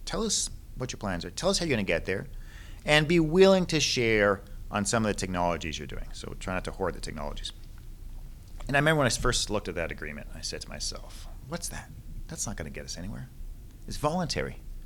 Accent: Canada; Even the countries that are colder, you know, I'm from Canada originally

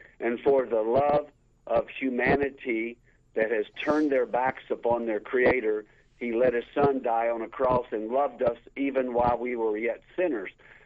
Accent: Kentucky, United States; I grew up in north central Kentucky. If you were to sort of drop a point between Lexington, Kentucky, Cincinnati, Ohio, and Louisville, Kentucky, I'm somewhere in the middle of all of t

